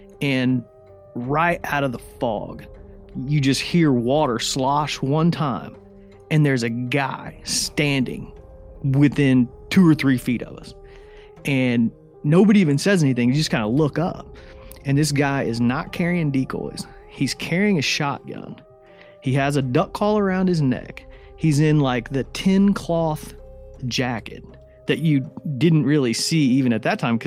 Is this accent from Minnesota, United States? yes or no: no; Indiana, United States; this is like the picturesque thing that I'd always imagined, you know, growing up in Indiana hunting.